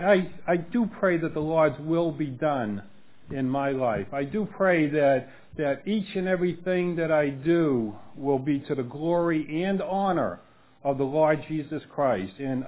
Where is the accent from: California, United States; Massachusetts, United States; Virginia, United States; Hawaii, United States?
Massachusetts, United States; Boston; accent: Bostonian; now in Hungary; However, they also tell me that my Bostonian accent helps me very much with the pronunciation of the words.